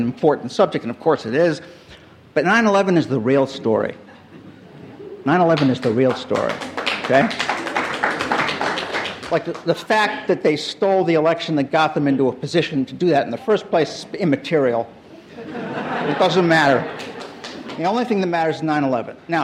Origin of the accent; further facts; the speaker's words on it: Chicago, Illinois, United States; including Mayor Daley from my hometown of Chicago